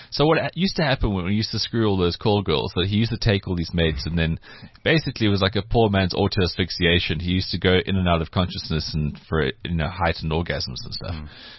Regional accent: South Africa; I'm South African

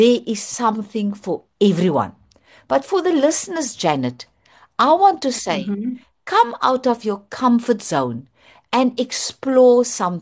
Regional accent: South Africa; but as a South African, it is a melting pot of so much that is now different than the same.

